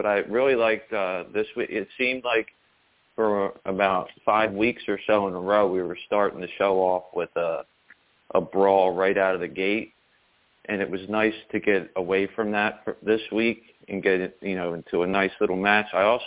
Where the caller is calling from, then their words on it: Wilmington, Delaware, United States; I'm from Wilmington, Delaware.